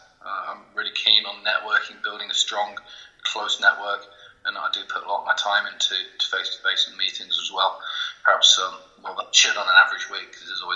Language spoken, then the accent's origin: English; South West England, United Kingdom; moved away as an adult; now in Sheffield, United Kingdom; I come from Devon, I come from the southwest. I moved to Sheffield in 1998, half a lifetime away from me now